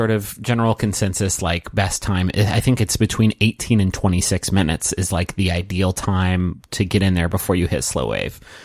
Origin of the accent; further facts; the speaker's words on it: Chicago, Illinois, United States; I'm from Chicago.